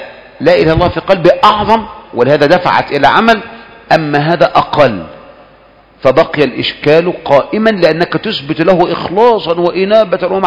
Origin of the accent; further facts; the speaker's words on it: Egypt; وهذا فينا كمصريين